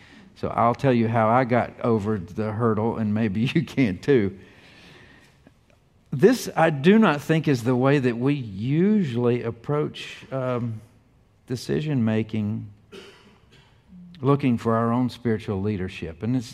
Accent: United States; I don't have access to the president as an American, even though I voted for him.

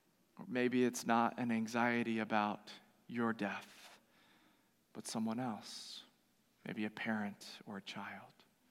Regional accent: the South, United States; I grew up in the South, and we had a saying for this kind of joy.

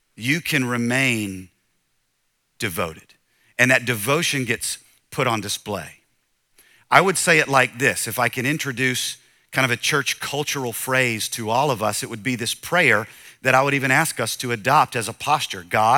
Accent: Southern United States, United States; I'm from the South. In the holidays, we make these things called sausage balls.

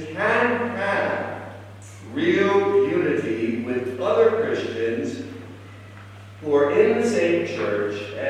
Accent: United States; Though I'm an American and you're South Africans, the fact is you are believers.

